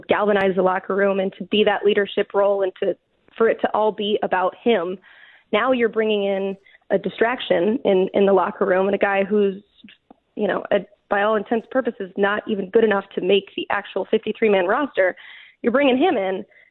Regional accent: Tennessee, United States; I'm born and raised in East Tennessee. Definitely someone that bleeds orange.

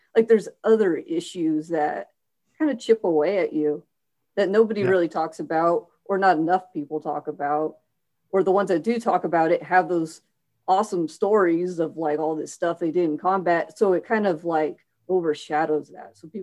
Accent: California, United States; I was a surfer kid because I grew up in Central California.

